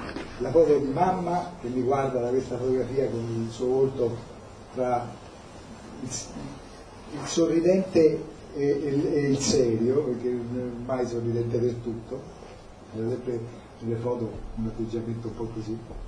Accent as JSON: {"language": "Italian", "town": "Rome", "region": "Lazio", "country": "Italy", "said": "Sono romano. Penso che non si fosse capito, sono romano."}